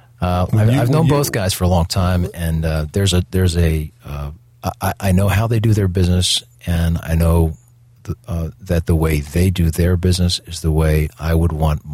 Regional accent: Philadelphia, Pennsylvania, United States; My mom had five kids under the age of five, three in diapers uh-huh. while we were growing up in Southwest Philadelphia.

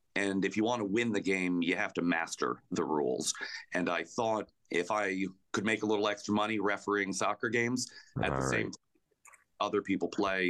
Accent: Siesta Key, Florida, United States; I grew up on the Gulf Coast of Florida in a beach town called Siesta Key, and I have one older sister.

